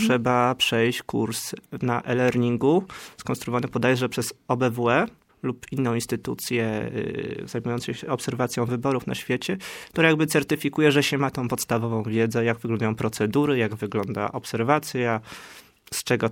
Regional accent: Tricity, Pomeranian Voivodeship, Poland; na Węgrzech byliśmy w grupie ja z Trójmiasta

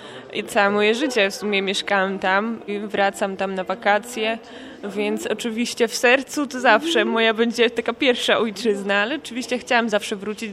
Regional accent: Kazakhstan; Polish is a second language; moved away as an adult; now in Gdańsk, Poland; bo akurat jestem tą studentką z Kazachstanu i właśnie 3 lata temu przyjechałam

